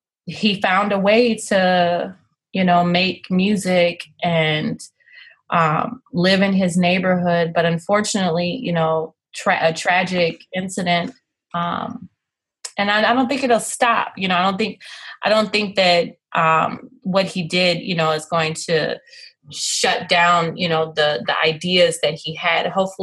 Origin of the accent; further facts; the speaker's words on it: Chicago, Illinois, United States; I grew up in Chicago. My dad's side of the family is from New Orleans, so I spent my summers here.